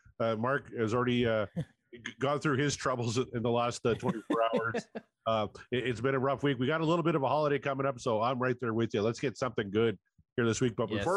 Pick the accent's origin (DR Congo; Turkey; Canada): Canada; Of course, I'm Canadian.